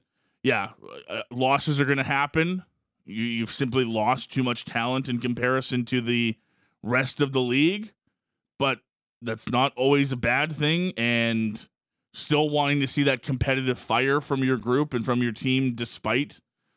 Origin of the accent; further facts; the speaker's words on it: Calgary, Alberta, Canada; as long as I've been here and I've been born and raised in Calgary